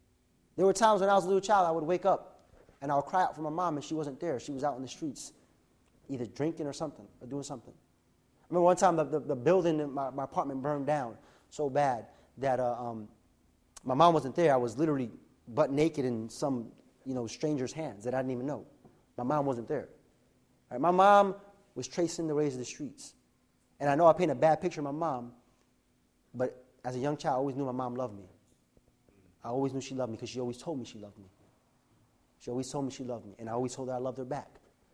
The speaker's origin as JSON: {"language": "English", "town": "South Bronx", "region": "New York", "country": "United States", "tie": "born or raised there", "said": "I grew up in the South Bronx into a life of, I would say, poverty, all right?"}